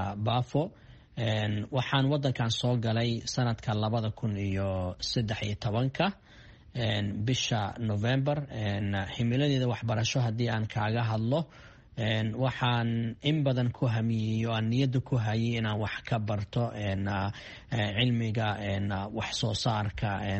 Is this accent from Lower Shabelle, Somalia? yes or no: yes; Bariire, Lower Shabelle, Somalia; Waxaan ku dhashay, aan ku soo barbaaray deegaan lagu magacaabo Bariire oo ka tirsan gobolka Shabeellaha Hoose.